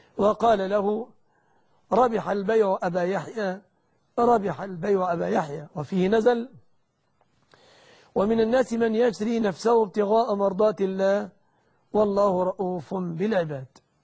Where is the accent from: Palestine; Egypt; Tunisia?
Egypt; أن يحفظ بلادنا مصر آمنة مطمئنة من كل مكروه ومن كل سوء